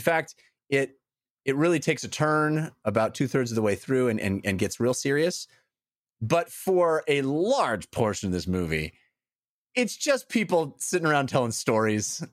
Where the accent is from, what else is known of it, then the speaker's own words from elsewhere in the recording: California, United States; This is a documentary about something I had never heard of because I'm born and raised in California. I grew up